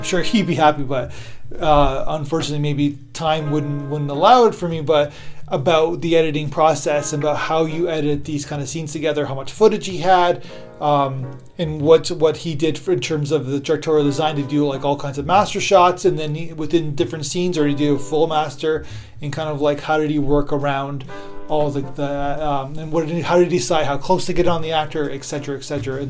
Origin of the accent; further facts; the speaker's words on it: Canada; especially because I'm a Canadian myself.